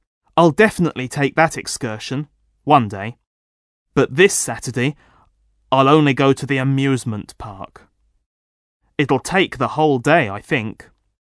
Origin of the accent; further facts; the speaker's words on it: Poland; English is a second language; 5 students are from Japan, 3 from France, 1 girl is from Germany, and I'm from Poland.